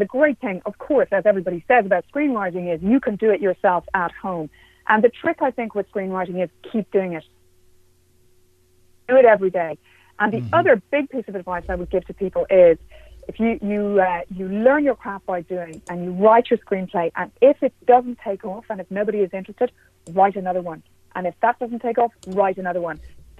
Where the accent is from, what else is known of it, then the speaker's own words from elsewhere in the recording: Dublin, Leinster, Ireland; Well, I'm from Dublin in Ireland, and I was always interested in creative writing